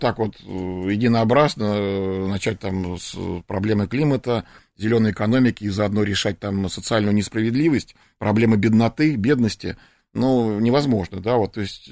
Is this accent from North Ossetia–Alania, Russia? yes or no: no; Moscow, Russia; Мы с вами москвичи, да, вот так.